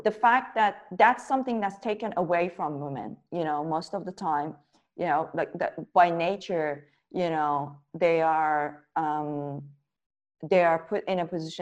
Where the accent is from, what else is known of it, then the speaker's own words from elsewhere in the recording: Iran; especially growing up in Iran